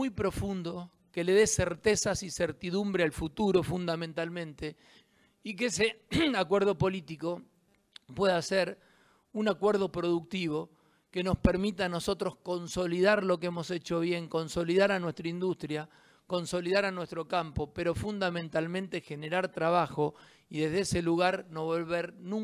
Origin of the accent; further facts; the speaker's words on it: Santa Fe, Argentina; tenemos que defender lo que somos como santafesinos